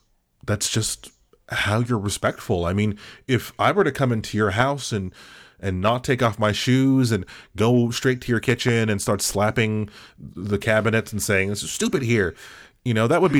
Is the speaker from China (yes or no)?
no; Melbourne, Victoria, Australia; We grew up together in Melbourne. Melbourne, Australia.